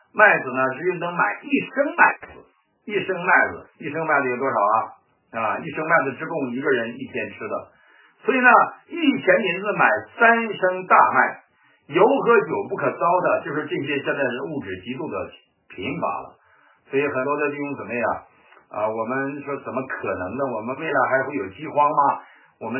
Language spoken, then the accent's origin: Chinese; China; 还有我们中国的这个国共战争